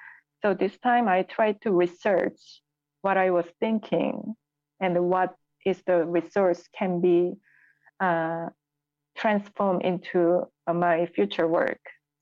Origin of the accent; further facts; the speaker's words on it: Seoul, South Korea; I think because I grew up in South Korea, Seoul, where it's very saturated and colorful city, and it's modern and ancient time coexist at the same time.